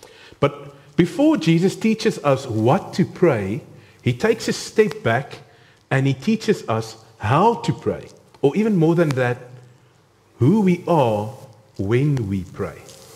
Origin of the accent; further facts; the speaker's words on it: South Africa; accent: South African; my accent. As I am 100% a South African, and this is the accent.